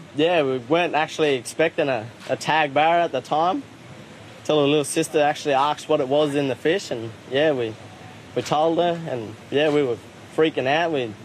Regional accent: Katherine, Northern Territory, Australia; We're from Katherine, only a small town. Mum's from Kakadu, and and Dad's from Queensland. We've been growing up in Katherine for, I think, 28 years now.

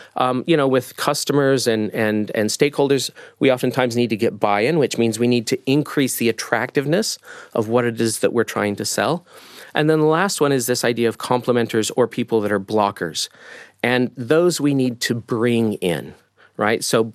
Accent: United States; I'm American, by the way.

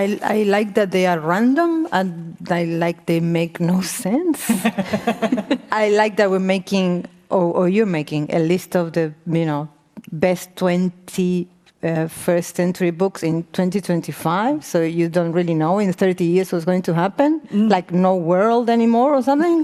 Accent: Argentina; I'm from Argentina

